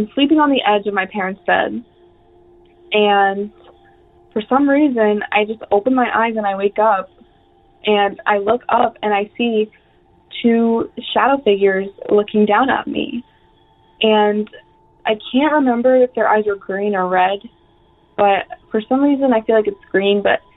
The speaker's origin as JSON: {"language": "English", "region": "New York", "country": "United States", "said": "I'm from New York"}